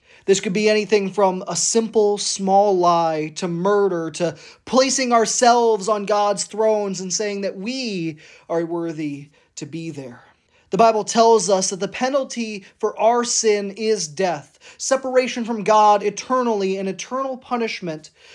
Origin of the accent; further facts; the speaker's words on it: Auburn, New York, United States; I'm from Auburn, New York